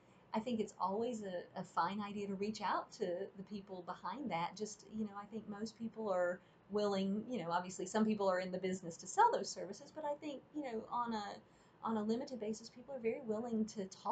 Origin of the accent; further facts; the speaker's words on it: the South, United States; accent: Southern; And I'm not from Asheville, but I am from the South. And so you will, I have no formal training in it. So you'll hear the little blips of Southern accent in there.